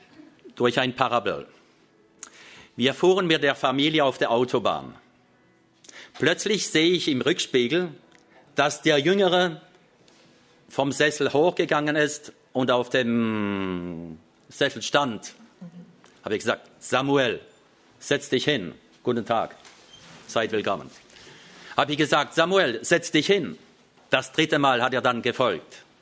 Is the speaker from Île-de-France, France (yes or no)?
no; Grand Est, France; ich wohne in einer wunderschönen Gegend. Ihr kommt oft rüber zu uns über den Rhein, um Flammenkuchen zu essen. Ich komme aus der Gegend von Straßburg. Also meine Mutter ist Französin und mein Vater war Deutscher.